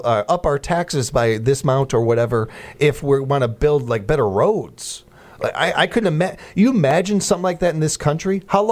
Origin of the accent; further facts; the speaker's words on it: United Kingdom; Just because I'm British, I don't feel like I have to do this.